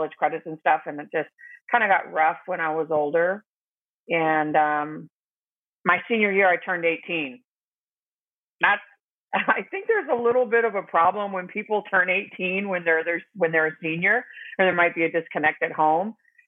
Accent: Arizona, United States; Parents were divorced. I'm the oldest of six kids. And two of us have the same father, and we lived here in Arizona

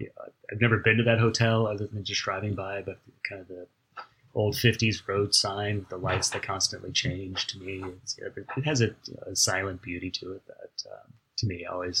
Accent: Pasadena, California, United States; I've driven by it every day since I was a child, being born and raised in Pasadena.

